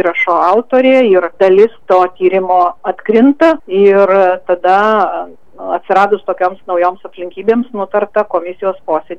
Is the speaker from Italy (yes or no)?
no; Alytus, Alytus County, Lithuania; aš kaip alytiškė